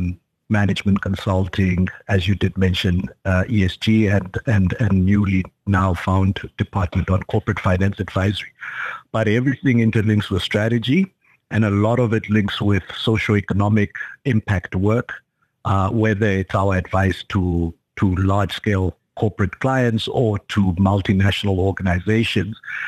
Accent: Windhoek, Khomas, Namibia; born there; I was born in Windhoek, Katatura, many moons ago, probably still at least, well, before independence, but not too long before

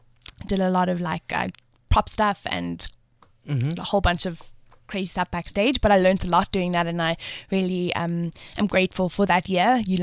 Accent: Johannesburg, Gauteng, South Africa; So I'm from Joburg, born and bred here.

